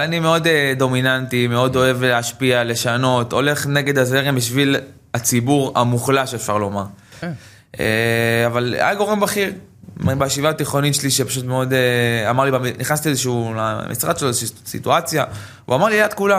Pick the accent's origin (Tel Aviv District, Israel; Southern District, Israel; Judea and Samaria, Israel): Tel Aviv District, Israel; Tel Aviv; גדלתי בדרום תל אביב, כפר שלם.